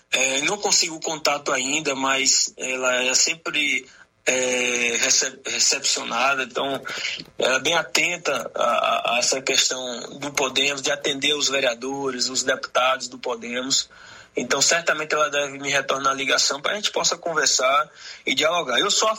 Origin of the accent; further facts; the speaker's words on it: Juazeiro, Bahia, Brazil; Eu sou do interior, sou de Juazeiro, na região norte do estado.